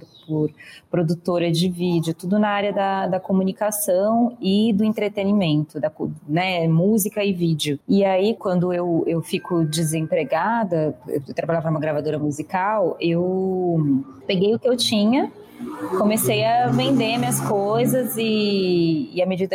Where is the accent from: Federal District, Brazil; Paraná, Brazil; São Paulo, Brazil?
São Paulo, Brazil; Bom, sou daqui de São Paulo. Sou mãe da Clara, sou filha de uma mulher preta e neta, bisneta de mulheres negras.